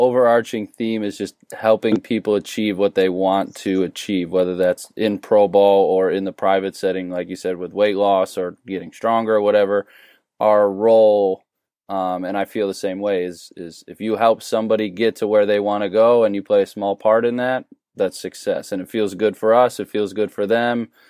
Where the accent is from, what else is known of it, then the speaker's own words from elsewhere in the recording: Buffalo, New York, United States; also born or lived in Maryland / Texas; So for me, I'm from Buffalo. I went to grad school in Maryland, and I went down to Texas because I didn't know anybody in Texas.